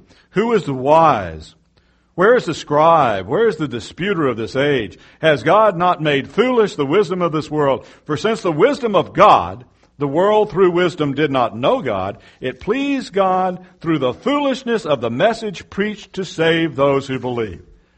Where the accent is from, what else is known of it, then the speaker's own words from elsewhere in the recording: Texas, United States; I have more in common as a Texan with a guy from the Ukraine who's a Christian than I do from another Texan who doesn't know Jesus.